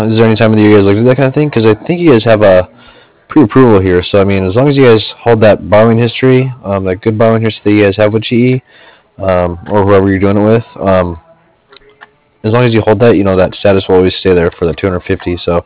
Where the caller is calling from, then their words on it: Cardiff, Wales, United Kingdom; I'm calling from Cardiff.